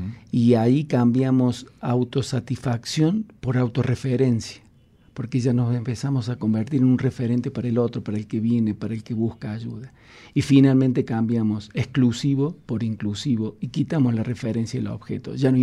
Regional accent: Ecuador; Es decir, yo como ecuatoriano.

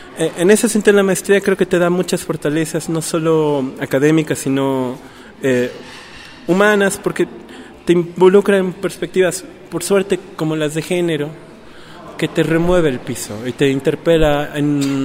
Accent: Bolivia; soy de Bolivia, estoy en la maestría de sociología

